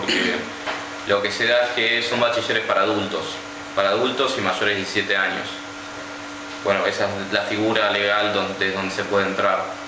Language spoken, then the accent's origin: Spanish; Asturias, Spain; now in Argentina; cuando yo llegué acá de Asturias